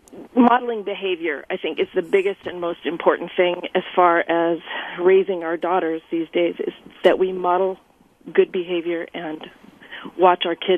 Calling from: Berkeley, California, United States; I'm calling from Berkeley.

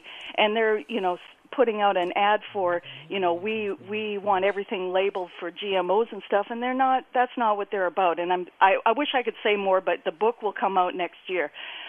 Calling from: Victoria, British Columbia, Canada; also born or lived in California; Hi, I'm calling from Victoria, B.C., and I used to live in California, and I'm moving back next year.

